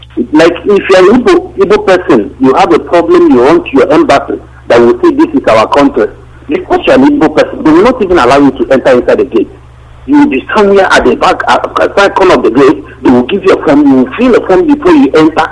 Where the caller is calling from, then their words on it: Malaysia; I'm calling from Malaysia.